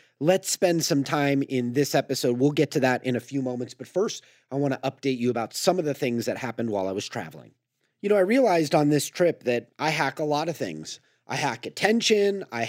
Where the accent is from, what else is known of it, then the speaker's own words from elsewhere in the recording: California, United States; I'm from California. That's how we nurture.